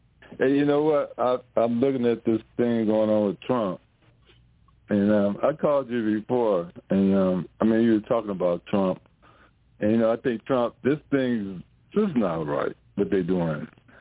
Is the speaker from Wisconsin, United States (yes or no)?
no; Chicago, Illinois, United States; I grew up in Chicago.